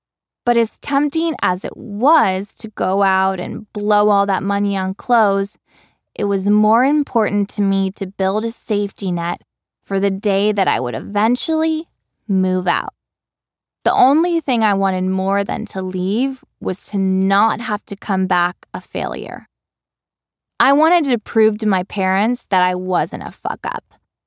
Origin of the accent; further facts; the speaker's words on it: Texas, United States; now in New York, United States; It was one thing for me to have seen this kind of wealth in my hometown in Texas, but here in the bustle of New York